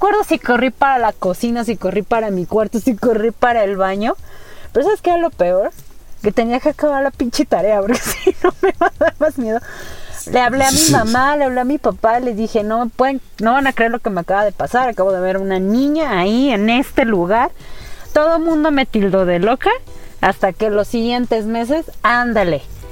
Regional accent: Mexico; Entonces, como buena mexicana, dejé todo para el último.

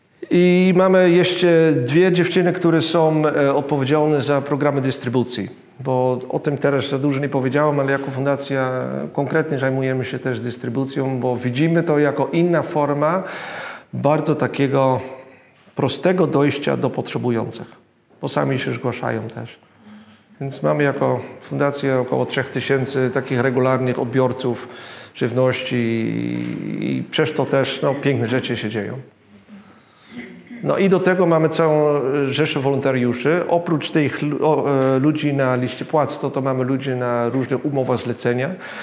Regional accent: Netherlands; Polish is a second language; Dobra. Dobrze. Jestem Holendrem.

